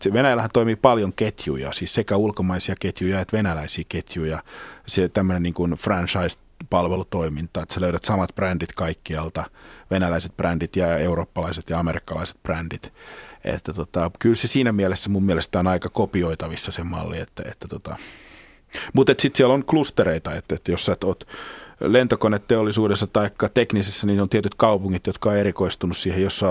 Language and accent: Finnish; Joroinen, South Savo, Finland; mä oon Joroisista kotosi ja meillä katsottiin, että Varkaus on niin mahdottoman iso kaupunki